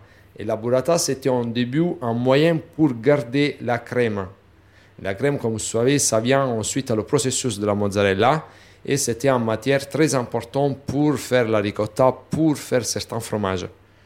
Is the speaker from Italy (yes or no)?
yes; Naples, Campania, Italy; French is a second language; Nous, chez nous, à Napoli, on a la richesse de la bouffelonne.